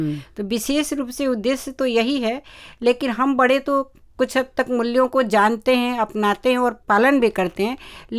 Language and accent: Hindi; Ballia, Uttar Pradesh, India; born there; वहाँ मेरा जन्म बलिया डिस्ट्रिक्ट बलिया जिला में हुआ है